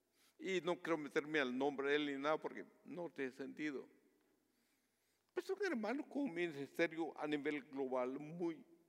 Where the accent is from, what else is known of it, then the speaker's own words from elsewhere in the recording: Guatemala; cuando era niño en el pueblo donde yo crecí, en Guatemala.